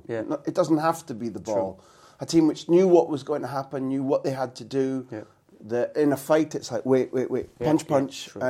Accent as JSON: {"language": "English", "region": "Scotland", "country": "United Kingdom", "said": "I'm Scottish"}